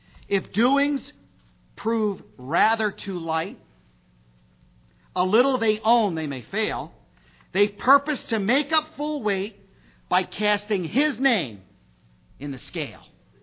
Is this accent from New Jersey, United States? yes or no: yes; New Jersey, United States; In closing, I was brought up down in Jersey.